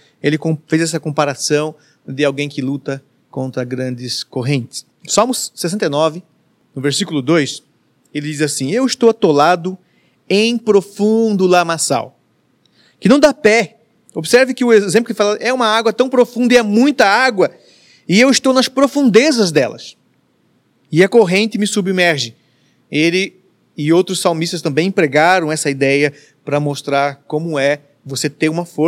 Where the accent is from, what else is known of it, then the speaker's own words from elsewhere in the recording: Minas Gerais, Brazil; born there; para alguém leigo como eu, que nasci em Minas Gerais, uma terra que não é banhada pelo mar